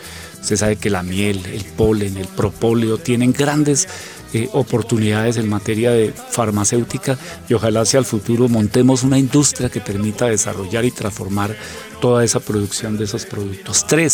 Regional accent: Bogotá, Colombia; born there; Nosotros todos nacimos en Bogotá, somos 9 hermanos, 6 mujeres, 3 hombres. Yo soy el octavo de esa familia.

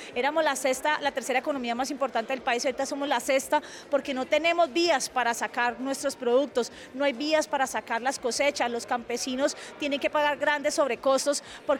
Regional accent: Santander, Colombia; hoy como santandereana le pedimos al gobierno nacional que haga una inversión en las vías de Santander

